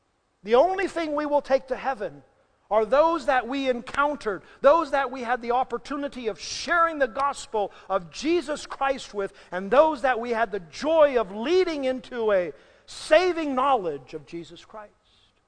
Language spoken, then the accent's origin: English; Kaohsiung, Taiwan; I was born and raised in Kaohsiung, in the southern part of the island.